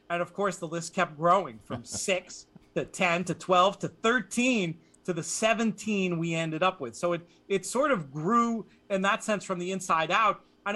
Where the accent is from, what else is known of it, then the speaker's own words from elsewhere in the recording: United States; Obviously, as an American, my cricket knowledge is not particularly strong.